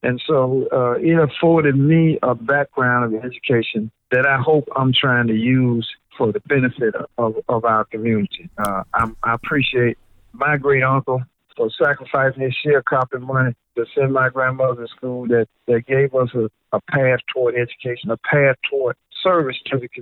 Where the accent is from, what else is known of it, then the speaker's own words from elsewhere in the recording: Memphis, Tennessee, United States; I'm from Memphis, Tennessee. My high school was Melrose.